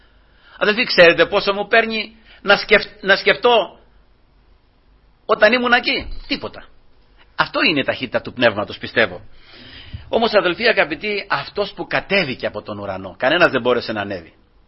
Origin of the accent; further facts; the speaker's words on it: Greece; born there; Γεννηθήκαμε στην Ελλάδα και γεννηθήκαμε μέσα σε μια χώρα που όλοι είναι Ορθόδοξοι. Και εμείς Ορθόδοξοι.